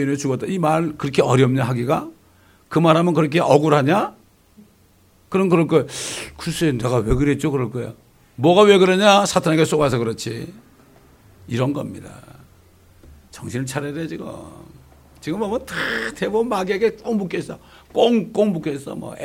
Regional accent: South Korea; 우리 한국 사람들이 너무 조그만 나라에서 태어나서 그런지 그저 모두가 다 세계야.

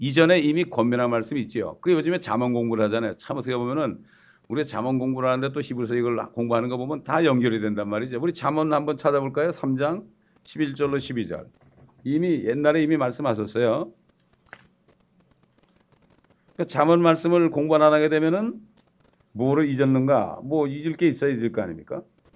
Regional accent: Chungcheong, South Korea; born there; 제가 충청도에서 태어났기 때문에 거기서 밭가는 걸 많이 봤거든요.

